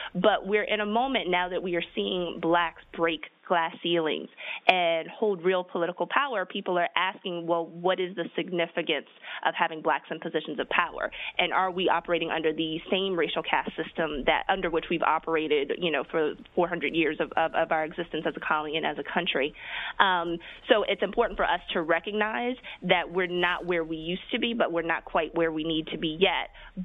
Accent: Virginia, United States; Jeremiah Wright's family grew up not far from where I grew up in Virginia

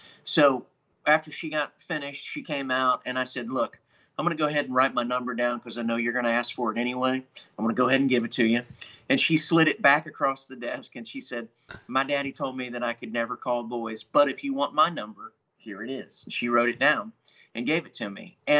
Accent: Columbus, Ohio, United States; I grew up in Columbus, Ohio, so I'm a Midwesterner, but my folks were from West Virginia and Kentucky, so I was raised on country music.

